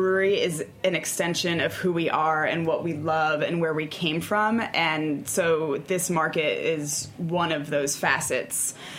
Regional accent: Brooklyn, New York, United States; well, first of all, I grew up in Brooklyn

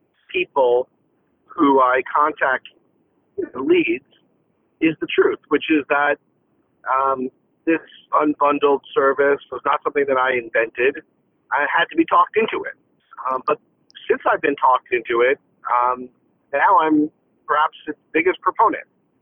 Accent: New Jersey, United States; Well, I'm from New Jersey. I grew up around here on the Jersey Shore, and I went to college in Boston.

